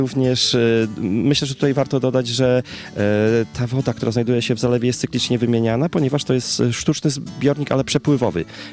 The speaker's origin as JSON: {"language": "Polish", "town": "Mołodycz", "region": "Subcarpathian Voivodeship", "country": "Poland", "tie": "born or raised there", "said": "Jestem rodowitym mieszkańcem gminy Wiązownica, konkretnie Mołodycza, oddalonego 6 km od Radawy"}